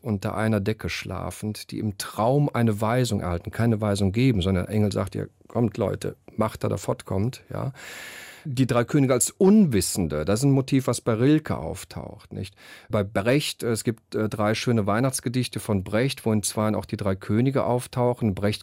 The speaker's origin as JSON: {"language": "German", "town": "Cologne", "region": "North Rhine-Westphalia", "country": "Germany", "said": "Ich bin Kölner, ich komme aus dem katholischen Stall"}